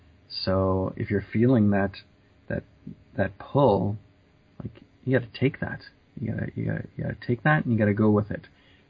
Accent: Canada; I'm from Canada.

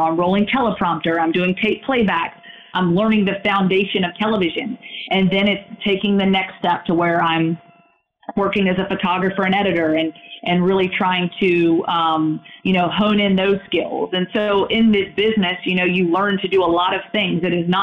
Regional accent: Roanoke, Virginia, United States; when I was in my hometown working for 2 years, I was able to, work that job and sort of kind of work the local scene sort of around what I was accustomed to there in Roanoke, Virginia.

